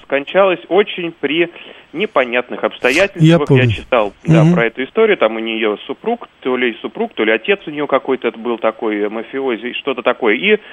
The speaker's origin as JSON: {"language": "Russian", "region": "Moscow", "country": "Russia", "said": "я из Москвы."}